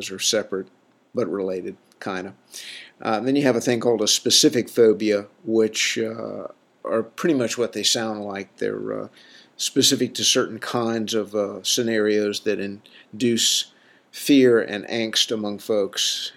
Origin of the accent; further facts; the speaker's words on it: the South, United States; And I'm from the South, so I can make fun of it, guys.